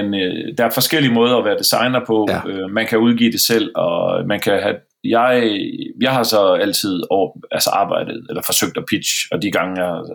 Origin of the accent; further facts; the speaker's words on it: Jutland, Denmark; Jeg er jyde, ikke?